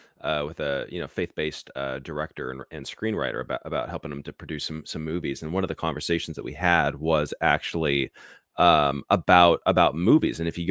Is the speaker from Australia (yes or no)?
no; Norway; I'm Norwegian. So Frozen takes place in my home country, basically, right? There's no Native Americans that live in Norway